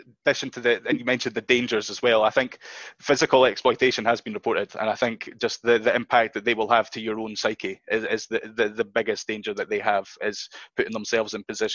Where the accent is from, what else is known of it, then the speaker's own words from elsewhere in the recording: United Kingdom; given America's almost backward ways to me as a British person